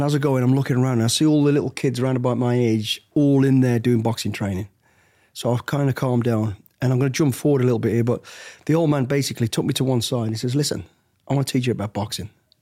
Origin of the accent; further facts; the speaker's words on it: Walsall, West Midlands, United Kingdom; born there; Right, so I was born in the West Midlands in a place called Walsall, into an absolute great family, actually.